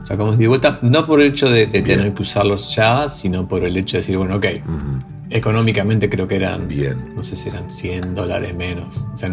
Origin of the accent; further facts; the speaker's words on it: Argentina; nos conocimos en Buenos Aires, yo soy argentino